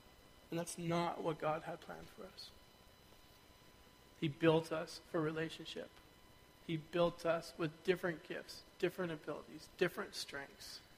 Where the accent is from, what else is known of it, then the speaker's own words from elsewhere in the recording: United States; which my wife loved to throw back at me all the time growing up in the States.